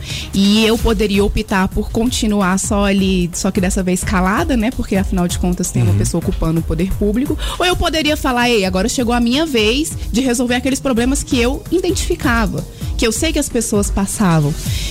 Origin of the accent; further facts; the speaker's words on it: Taguatinga, Federal District, Brazil; Então, a minha infância, a minha juventude foi toda aqui em Taguatinga.